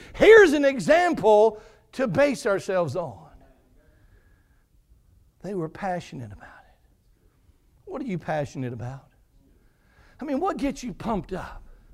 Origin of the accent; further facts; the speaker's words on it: Mississippi, United States; Man, I'm in North Mississippi, my hometown. I know what kind of people are around here.